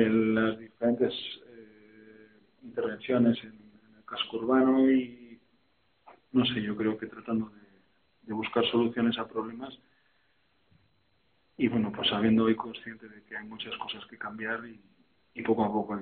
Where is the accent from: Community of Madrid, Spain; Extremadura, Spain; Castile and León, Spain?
Castile and León, Spain; Belorado; toda mi familia materna es de Belorado y por lo tanto el lazo familiar ya es importante. En cuanto a mi infancia la pasé en Belorado